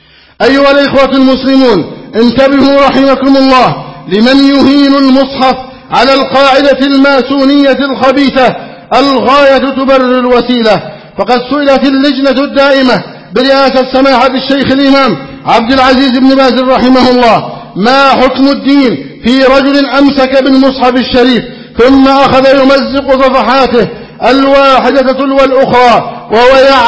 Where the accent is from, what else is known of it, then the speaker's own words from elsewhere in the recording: Egypt; اللهم احفظ بلدنا مصر أمنا أمانا.